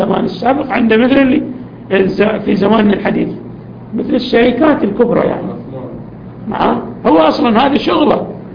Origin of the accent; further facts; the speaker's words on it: Yemen; في موجود عندنا في اليمن